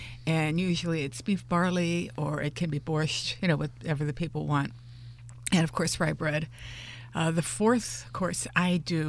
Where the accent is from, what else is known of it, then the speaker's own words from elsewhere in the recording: Chicago, Illinois, United States; Thank you. I'm a Chicagoan.